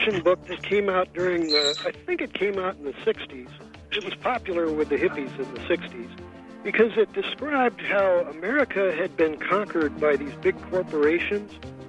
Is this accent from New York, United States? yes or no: no; San Francisco, California, United States; You know, out here, I'm from San Francisco, and I'm from the land of Pelosi, but I'm a Green Party member, right?